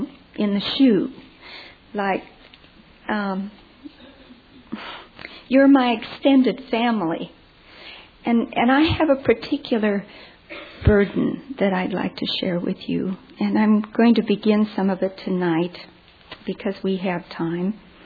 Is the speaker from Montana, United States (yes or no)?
yes; Great Falls, Montana, United States; just about the same size as the town that I grew up in Great Falls, Montana.